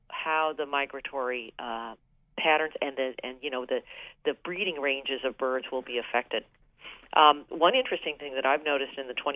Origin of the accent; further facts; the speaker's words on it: Virginia, United States; which is a great southern shrub that I grew up with in Virginia